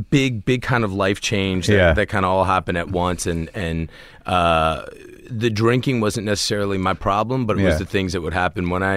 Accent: Washington, District of Columbia, United States; born or raised there

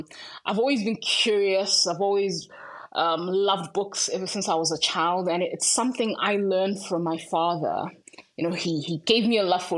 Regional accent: Zimbabwe; moved away as an adult; also born or lived in South Africa; now in United States; I've lived in the USA for the past 10 years. Before that, I was in South Africa for 4 years. And I'm originally from Zimbabwe, where I spent the first 20 years of my life.

